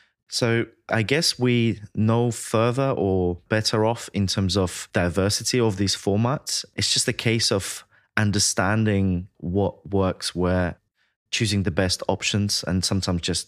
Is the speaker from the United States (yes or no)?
no; Latvia; now in London, United Kingdom; I was born and raised in Latvia, in Baltics. I came to the UK in 2004 to pursue my education in sound engineering, essentially. Initially, I was based in Kent, which is a county in England. Then I moved to London in 2010 when I applied for university.